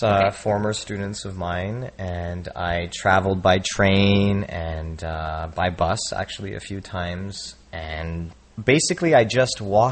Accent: Waterloo, Ontario, Canada; I'm from Waterloo.

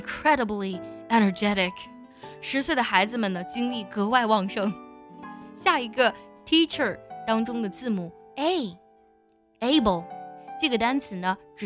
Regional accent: China; born there; 有的时候我非常感激我生在这个国度为什么呢因为我们国家是现存于世的唯一的文明古国四大文明古国只留下了中国

